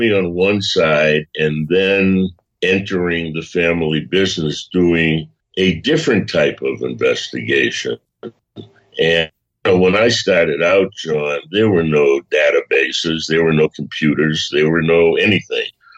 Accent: Boston, Massachusetts, United States; I was born and raised in Boston, you know, not all that far from you.

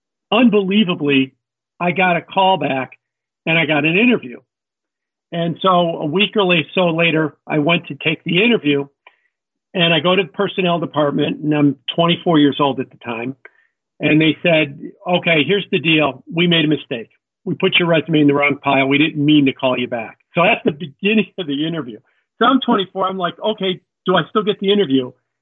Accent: Chicago, Illinois, United States; I'm born and bred in Chicago, so I'm a Midwesterner.

